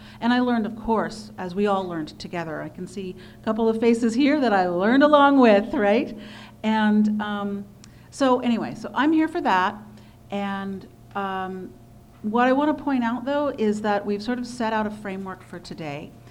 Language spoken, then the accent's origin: English; California, United States; also born or lived in Berkeley; I grew up inland on Greenfield Ranch. I was brought there by my parents in the big wave when I was 7 and 74.